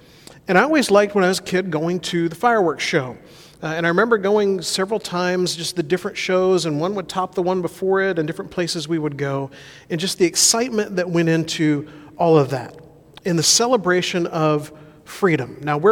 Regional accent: Alabama, United States; now in Oregon, United States; as a kid growing up in Alabama, the heat.

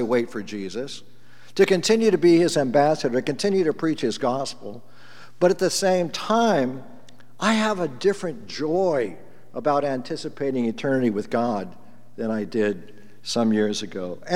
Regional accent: Corvallis, Oregon, United States; I certainly do have lots of fond memories of, I grew up in Corvallis

